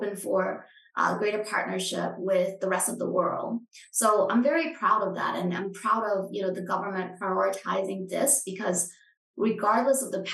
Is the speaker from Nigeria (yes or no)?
no; Champasak, Laos; Wat Phu, you know, in my hometown in the south